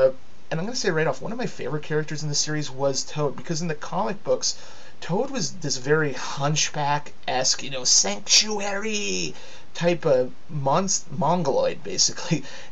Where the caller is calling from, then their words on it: Saskatoon, Saskatchewan, Canada; for right now … from Saskatoon, signing off.